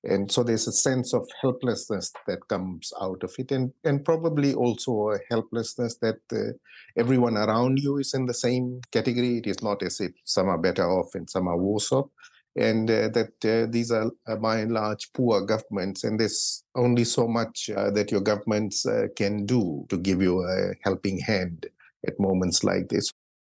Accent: Fiji; I'm from Fiji.

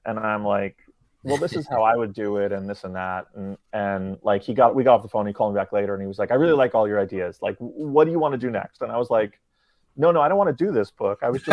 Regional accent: New York City, New York, United States; But I think a lot of what I drew from in this was like growing up in New York City.

